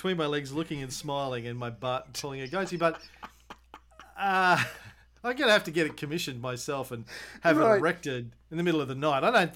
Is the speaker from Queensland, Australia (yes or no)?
yes; Bundaberg, Queensland, Australia; From my hometown of Bundaberg.